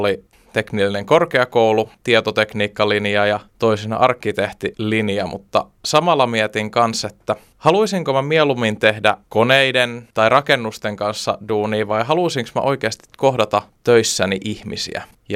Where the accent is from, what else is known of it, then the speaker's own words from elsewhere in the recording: Helsinki, Uusimaa, Finland; tuun Helsingistä